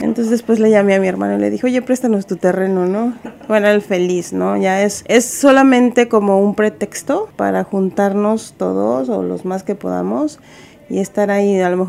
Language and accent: Spanish; Cuernavaca, Morelos, Mexico; now in Berkeley, United States; soy de Cuernavaca, Morelos. Tengo un restaurante que se llama Los Cilantros en Berkeley y tenemos 5 años ahí.